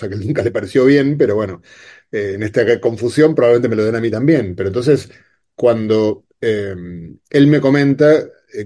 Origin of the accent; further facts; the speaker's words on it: Argentina; yo hago una pequeña pausa, como argentino